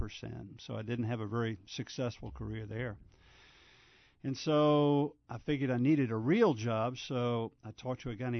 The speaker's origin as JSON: {"language": "English", "region": "Virginia", "country": "United States", "said": "I came from Madison County on a farm, so I couldn't really spell Charlottesville until I got here."}